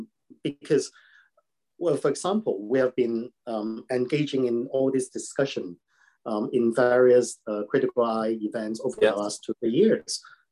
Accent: Hong Kong; also born or lived in United Kingdom; I was born in Hong Kong, raised in Hong Kong, educated in UK. I speak Chinese, I write very good Chinese

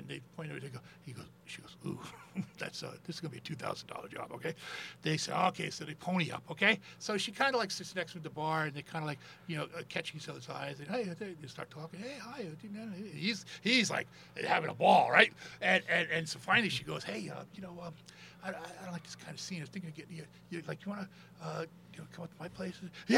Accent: United States; And they actually would forget that I was from the States.

